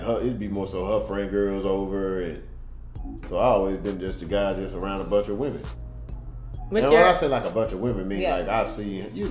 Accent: New York, United States; I'm from New York.

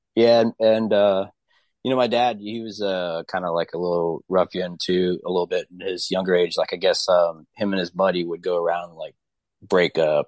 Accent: Philippines; I got to stop and explain to people, no, I'm actually Filipino. I'm Asian

